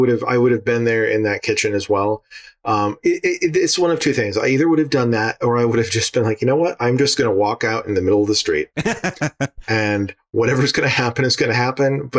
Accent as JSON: {"language": "English", "region": "Rhode Island", "country": "United States", "tie": "born or raised there", "said": "So I did do summer camp, like day camp stuff, for a few years when I was growing up in Rhode Island."}